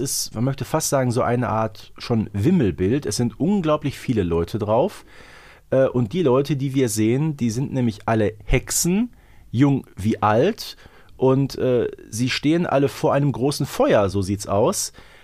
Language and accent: German; Herten, North Rhine-Westphalia, Germany; Die letzte Hexe aus meiner Heimatstadt Herten, 1706.